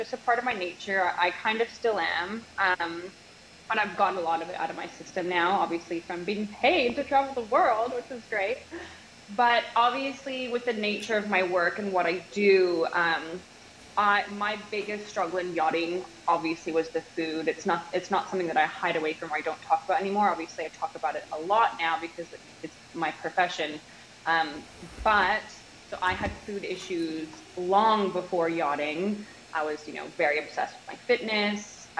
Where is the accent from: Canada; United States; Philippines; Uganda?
Canada; accent: Canadian; oh, hey, I saw you out and about in my Canadian accent.